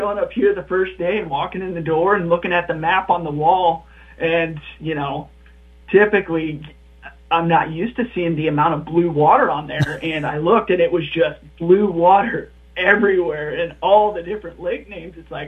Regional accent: Iowa, United States; moved away; So, you know, growing up in Iowa, that was something we did quite a bit. But then once I moved away, it was few and far in between.

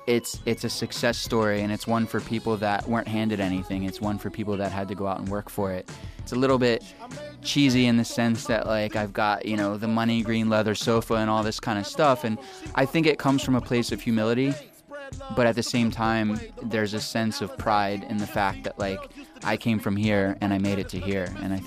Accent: East Coast, United States; now in Los Angeles, United States; I mean, I grew up on the East Coast, and so I definitely have a place in my heart for it, and, like, my children are back there, and my parents live on the East Coast

